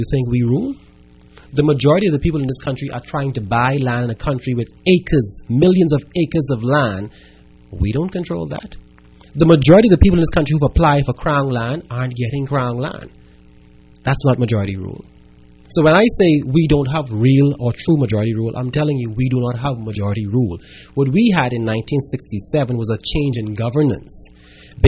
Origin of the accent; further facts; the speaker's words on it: Bahamas; Where my friends from then to now are Haitian Bahamian, Jamaican Bahamian, Chinese, full-blood Bahamians like my family, persons from all over.